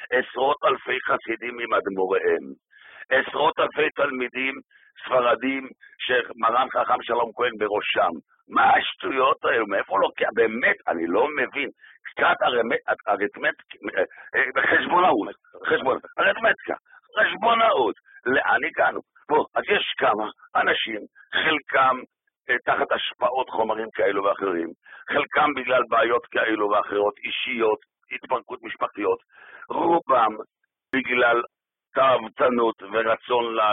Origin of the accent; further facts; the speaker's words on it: Jerusalem, Jerusalem District, Israel; אני בן ירושלים כמה דורות טובות.